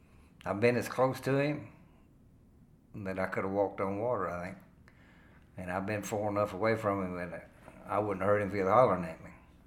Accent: Munfordville, Kentucky, United States; Well, I'm from Mumfordville, Kentucky.

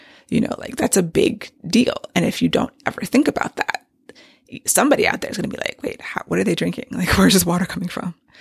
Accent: United States; I am American and grew up here and we are familiar with Western things.

